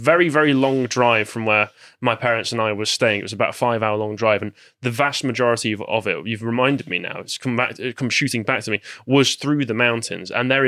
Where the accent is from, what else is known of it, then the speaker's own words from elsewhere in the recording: England, United Kingdom; I'm from relatively, some would argue that I'm from the Midlands, but I consider myself from the north. I'm close enough to Manchester to consider myself a Northman.